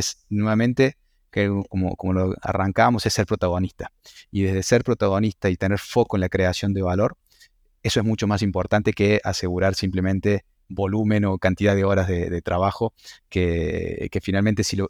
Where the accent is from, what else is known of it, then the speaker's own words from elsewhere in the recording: Córdoba, Argentina; accent: Cordoban; Soy de Córdoba, como se escucha en la tonada.